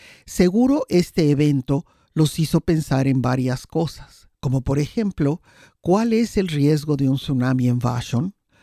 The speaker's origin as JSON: {"language": "Spanish", "region": "Mexico City", "country": "Mexico", "tie": "born or raised there", "said": "Yo que crecí en la Ciudad de México"}